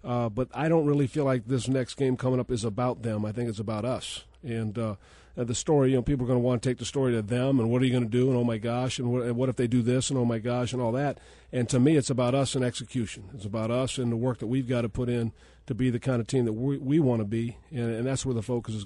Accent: California, United States; taking me to Raiders games growing up in the Bay Area

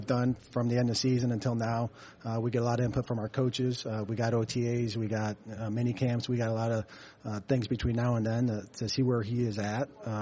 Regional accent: Buffalo, New York, United States; and obviously I'm from Buffalo too.

